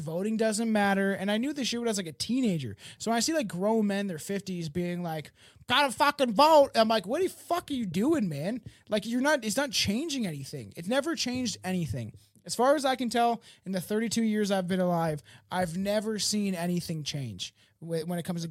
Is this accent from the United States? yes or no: no; Canada; I'm Canadian. As far as back as I can go, my fucking family has been here.